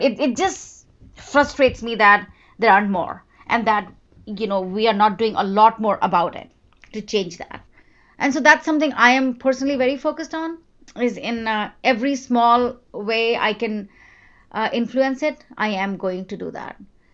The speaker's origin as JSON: {"language": "English", "town": "Jaipur", "region": "Rajasthan", "country": "India", "tie": "born or raised there", "said": "So I went to a college in India, my hometown, Jaipur, where I grew up."}